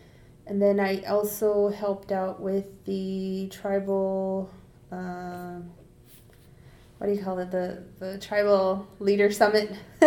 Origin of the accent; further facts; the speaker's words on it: Cedar Creek, Arizona, United States; I grew up on the reservation. It's a small, tiny town. It's called Cedar Creek, Arizona. Probably like 150. The population is about 150.